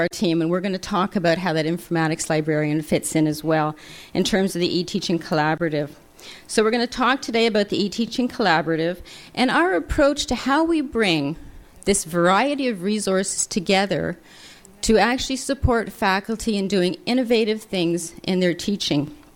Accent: Kingston, Ontario, Canada; yes, we are from Canada, only the cold north. And so we're from Kingston, Queen's University in Kingston, Ontario. And that's just the other side of Lake Ontario, north side of Lake Ontario, just across the lake from Syracuse.

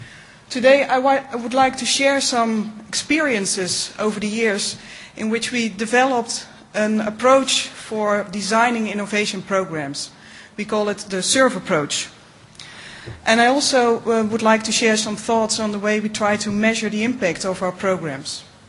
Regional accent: Netherlands; I'm from the Netherlands, and the Netherlands is most famous, as you might know, because of its wooden shoes, tulips, windmills.

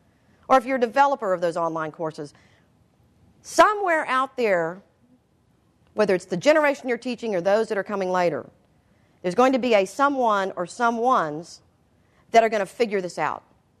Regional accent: Galveston, Texas, United States; Last Thursday, I drove to my hometown of Galveston for a friend's funeral.

